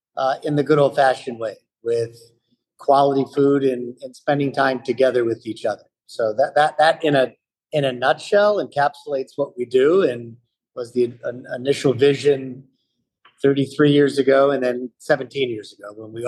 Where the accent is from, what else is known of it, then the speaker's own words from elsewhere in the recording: Cleveland, Ohio, United States; also born or lived in Manhattan; Well, I grew up in Cleveland. I bowled as a small kid, enjoyed bowling, leagues with friends, certainly took dates bowling as the years went on. After business school, I spent 4 years in Manhattan, late 80s